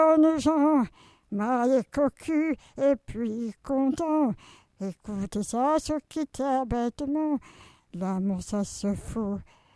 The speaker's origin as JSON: {"language": "French", "town": "Montpellier", "region": "Occitanie", "country": "France", "said": "Je viens de Montpellier, la montagne des jeunes filles."}